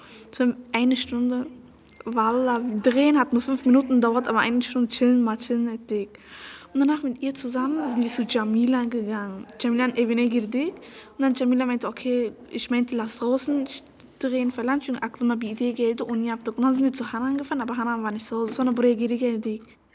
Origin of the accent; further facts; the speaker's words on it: Samsun, Turkey; Und hier kommen die meisten Kurden und ich komme hier aus Samsun. Das ist auch der Grund, warum ich Türkisch spreche.